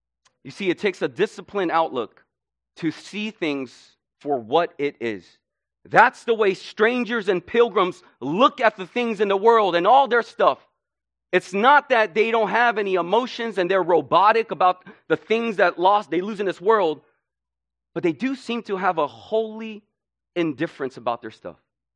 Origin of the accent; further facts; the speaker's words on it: California, United States; now in Fullerton, United States; people would know when I was in LA, I was from the Bay. From the way I talk, from the teams I rooted for, right, to my pride from being from the Bay.